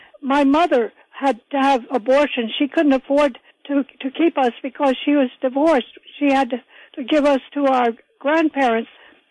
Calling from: Manhattan, New York, United States; I'm calling from Manhattan.

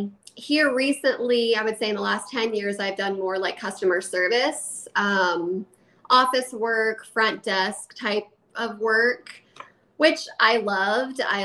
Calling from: Ohio, United States; I'm good. I'm calling in from Central Ohio.

